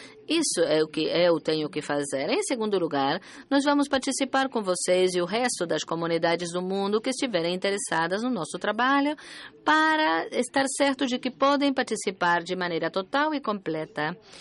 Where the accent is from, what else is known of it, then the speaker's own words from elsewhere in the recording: Brazil; Sou do Brasil, vou falar em português.